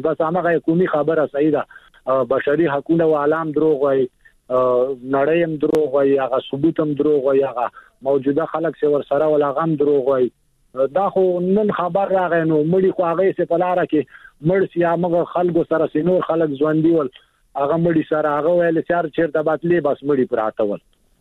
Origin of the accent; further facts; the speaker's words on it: Afghanistan; نو دا چې موږ هم افغانان تاسو غوندي موږ خو بیخي به زیات خپه کیږو ځکه چې جنازې ډېرته هم د افغانستان درازي کنه